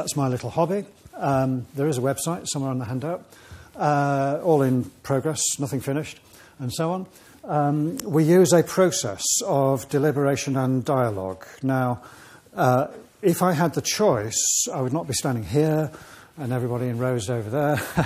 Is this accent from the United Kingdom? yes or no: yes; England, United Kingdom; probably notice quite quickly I'm not a Scotsman. Sorry about that. I am from the north of England, so maybe that's like halfway there or here.